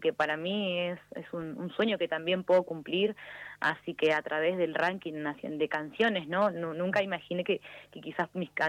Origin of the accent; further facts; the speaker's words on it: Patagonia, Argentina; Todo ese amor que siento por mi ciudad natal, por la Patagonia, que es de donde soy yo